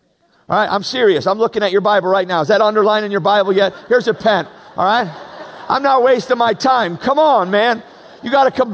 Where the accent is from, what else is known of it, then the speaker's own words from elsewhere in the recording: Chicago, Illinois, United States; No offense, I'm from Chicago. I shouldn't be criticizing your mountains. We don't got much, okay?